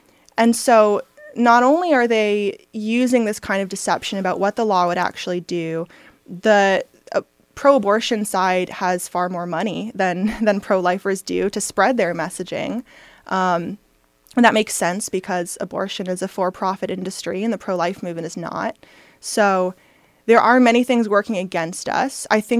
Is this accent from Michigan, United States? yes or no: yes; Michigan, United States; including my home state of Michigan